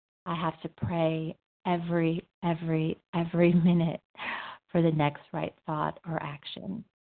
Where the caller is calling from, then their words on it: Denver, Colorado, United States; I'm calling from Denver, Colorado.